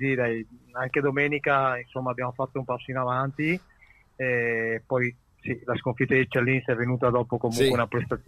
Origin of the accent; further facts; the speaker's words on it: Venice, Veneto, Italy; per me è un ulteriore derby perché da veneziano insomma è un ulteriore derby